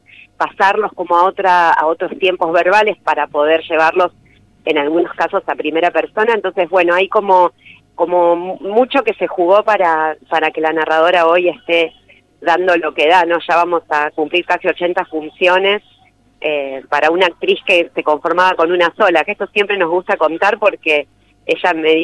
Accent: Argentina; Y yo soy porteña y bueno, voy a ir a la Capital Federal también

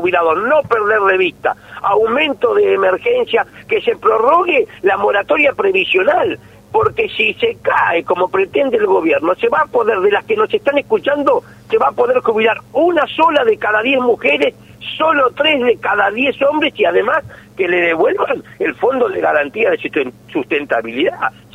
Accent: Patagonia, Argentina; Yo, mire, soy patagónico, ni siquiera en la nieve he usado un pasamontaña.

